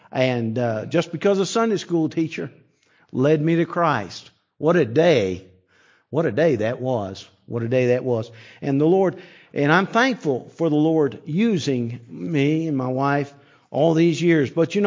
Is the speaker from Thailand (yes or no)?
no; South Carolina, United States; accent: South Carolina; And that's where I got my accent, in South Carolina.